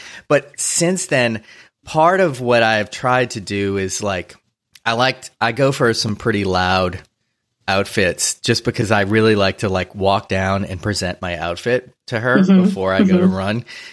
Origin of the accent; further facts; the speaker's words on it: New Orleans, Louisiana, United States; now in Los Angeles, United States; as you know, you grew up in New York. I grew up in New Orleans. Like, I love L.A.